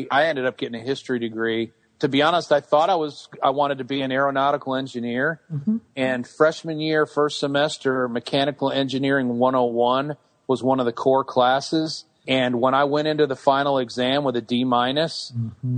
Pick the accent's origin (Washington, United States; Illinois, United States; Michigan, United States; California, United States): Illinois, United States; I grew up in Northern Illinois, west of Chicago, and Northern Illinois University is right there.